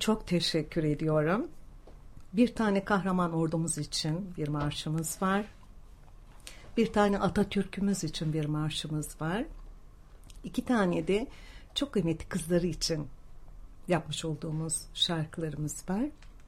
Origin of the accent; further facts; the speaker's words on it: Istanbul, Turkey; moved away; also born or lived in Bayburt / Hamburg; Efendim ben 1958 Bayburt doğumluyum. Aslen Rizeliyim. Çocukluğum İstanbul'da, gençlik yıllarım Hamburg'da geçti ve tekrar dönüş yaptık. Açıkçası bir gurbetçi çocuğuyum ben.